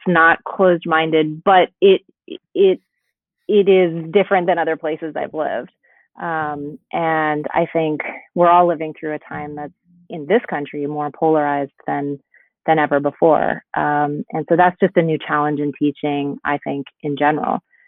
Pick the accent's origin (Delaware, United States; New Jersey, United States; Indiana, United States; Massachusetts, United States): Massachusetts, United States; Boston; I'm from the Northeast. I'm from, you know, my family goes back on both sides for generations in New York City. I grew up in Boston.